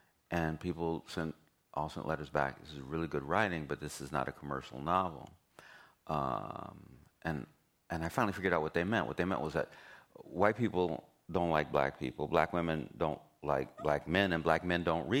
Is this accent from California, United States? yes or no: yes; Los Angeles, California, United States; I'm from Los Angeles, and I'm black, you know, I mean, in some kind of metaphorical way.